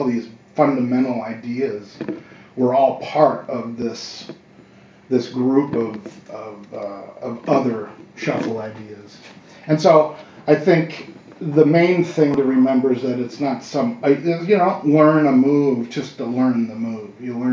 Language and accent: English; Philadelphia, Pennsylvania, United States; now in New Orleans, United States; I grew up outside of Philadelphia.